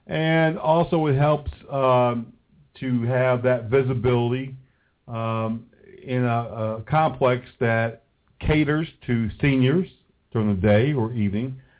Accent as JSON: {"language": "English", "region": "New England", "country": "United States", "said": "I'm from New England. You know, New Yorkers and New Englanders, we're pretty forward."}